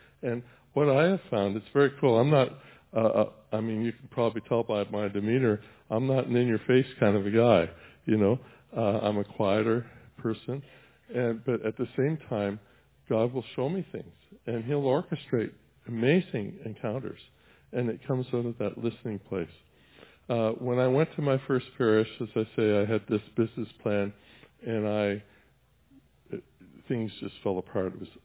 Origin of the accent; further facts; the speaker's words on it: Canada; In Canada, we sort of hide our racism, but the idea was in my hometown, anybody of color had to be out by sunset.